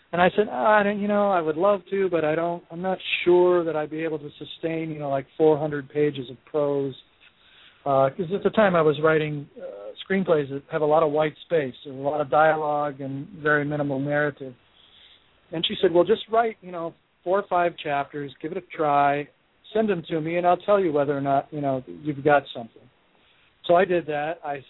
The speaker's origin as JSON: {"language": "English", "region": "Hawaii", "country": "United States", "tie": "born or raised there", "moved": "as an adult", "lives_now": "California, United States", "said": "I was in Hawaii for a long time. I lived there since I was 11 years old. So it's pretty much my hometown."}